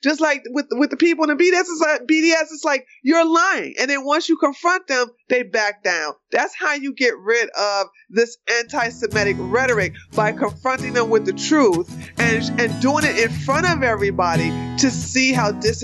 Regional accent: United States; I noticed that as an American, a black American who studied the civil rights era

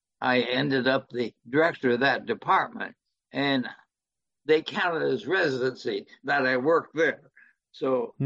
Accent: China; I grew up in China

